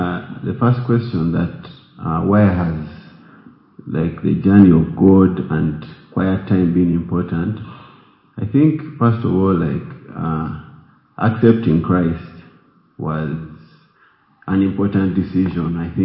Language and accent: English; Uganda; now in Xiamen, China; I come from Uganda. I'm currently a student at Xiamen University.